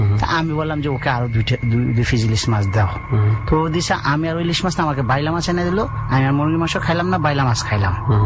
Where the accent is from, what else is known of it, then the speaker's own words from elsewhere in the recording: Chandpur, Chittagong Division, Bangladesh; যেহেতু আমার বাড়ি চাঁদপুরে, চাঁদপুর জেলা, আমরা মাঝে মধ্যে চাঁদপুরে যাই।